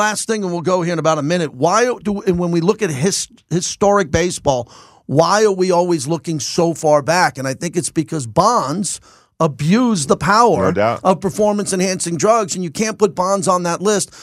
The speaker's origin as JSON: {"language": "English", "region": "New York", "country": "United States", "said": "You know, I'm from New York, and my dad's generation and my dad's favorite"}